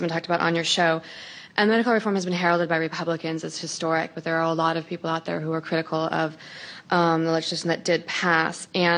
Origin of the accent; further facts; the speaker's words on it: Washington, District of Columbia, United States; I'm from Washington, D.C.